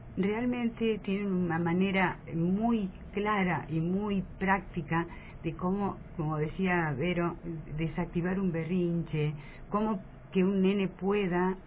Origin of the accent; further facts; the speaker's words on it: Capitán Sarmiento, Buenos Aires Province, Argentina; yo vengo del distrito de Capitán Sarmiento, fui directora durante 18 años de un jardín rural